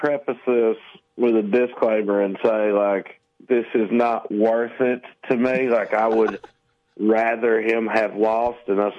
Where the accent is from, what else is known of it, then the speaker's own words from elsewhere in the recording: Salina, Tennessee, United States; moved away; I can't really elaborate on this any, because I had long since moved away from my hometown. I don't know the story. I don't know how it went or anything like that. But … did come through Salina, Tennessee.